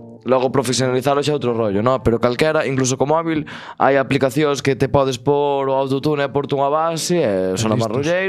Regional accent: Xinzo de Limia, Galicia, Spain; eu son de Xinzo, pero meus pais son de Perrelos e de Folgoso, que son dous pueblos do concello de Sarreaus, que xusto están separados polo monte.

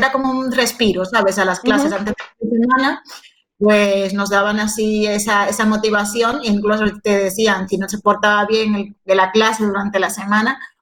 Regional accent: Dominican Republic; de cómo me educaron y cómo crecí en República Dominicana

